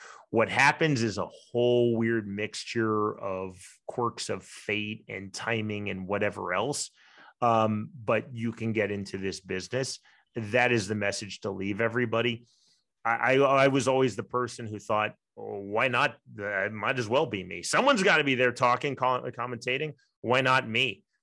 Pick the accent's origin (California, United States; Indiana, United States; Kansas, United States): Kansas, United States; Shawnee; I'm from Shawnee, Kansas, a little suburb of Kansas City. I was raised by a single mom who's a public school art teacher.